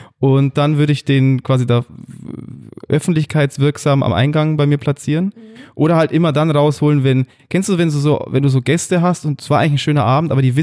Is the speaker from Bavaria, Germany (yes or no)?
yes; Bavaria, Germany; Ist halt immer noch meine Heimat.